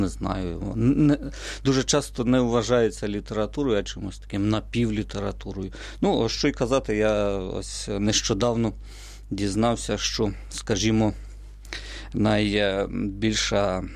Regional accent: Haivoron, Kyiv Oblast, Ukraine; Родом я з Київської області. Коли я народився, то ми жили у селі Гайворон. Це Володарський район, неподалік Білої церкви.

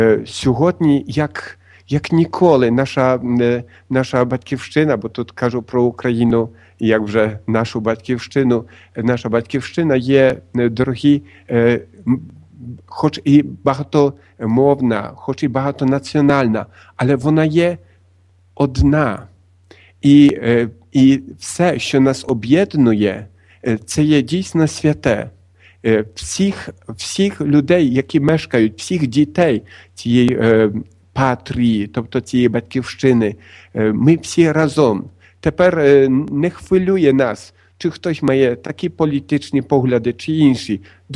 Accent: Poland; Ukrainian is a second language; now in Ukraine; Я ж не підкреслюю того, що я поляк, правда?

